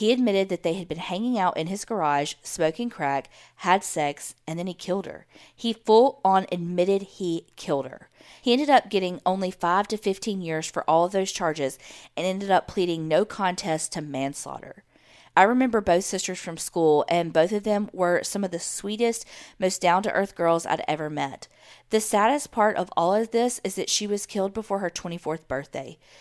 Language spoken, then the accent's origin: English; Westland, Michigan, United States; I'm from Westland, Michigan, home of the Eloise Asylum.